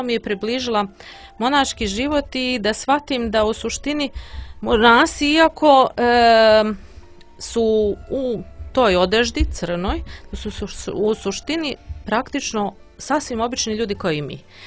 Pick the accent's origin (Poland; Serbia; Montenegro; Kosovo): Montenegro; Podgorica; Ja kažem, ja iz Podgorice porijeklom.